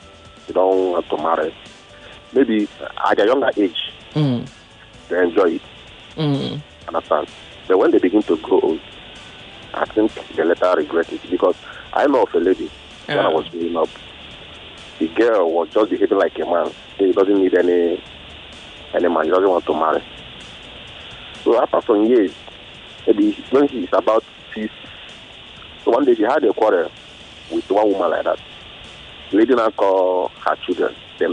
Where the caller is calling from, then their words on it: Ayobo, Lagos, Nigeria; I'm calling from Ayobo.